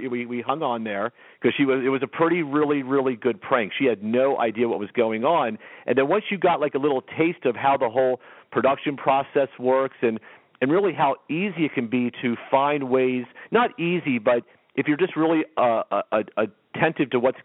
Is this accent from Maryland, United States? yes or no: yes; Maryland, United States; we're from Maryland. We're from the East